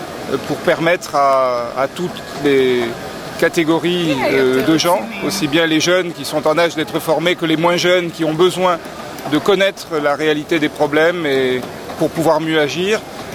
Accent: France; je viens de France.

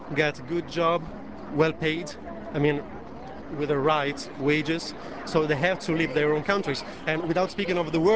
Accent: Rome, Lazio, Italy; I come from Rome.

